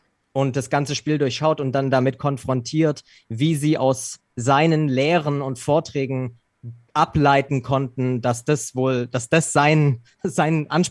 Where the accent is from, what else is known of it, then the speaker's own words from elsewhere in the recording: Baden-Württemberg, Germany; bei uns in der Nähe von Stuttgart, wo ich groß geworden bin